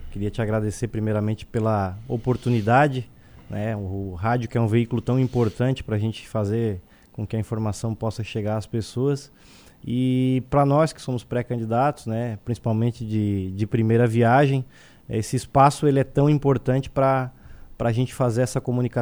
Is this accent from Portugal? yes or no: no; Criciúma, Santa Catarina, Brazil; also born or lived in Urussanga / Orleans; Eu sou natural de Criciúma. Uhum. Já morei em Uruçanga, né? Meu pai foi gerente do Bradesco aqui lá nos anos 90, então já tive a oportunidade de morar aqui, de morar em Orleans, né?